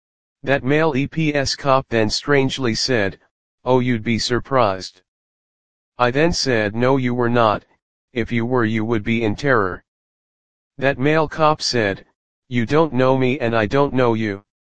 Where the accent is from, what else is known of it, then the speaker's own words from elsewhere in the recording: Canada; the latest threats and abuses to my life and rights as a Canadian, is the truth